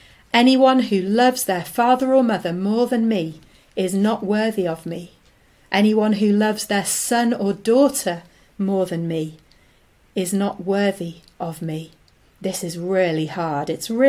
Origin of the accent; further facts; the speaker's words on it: United Kingdom; As British citizens, we got invited to the Queen's Garden Party held at the British Embassy.